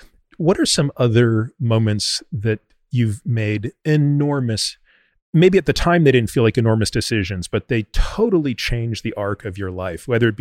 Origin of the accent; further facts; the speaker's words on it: Canada; When I grew up in Canada, there was this sports network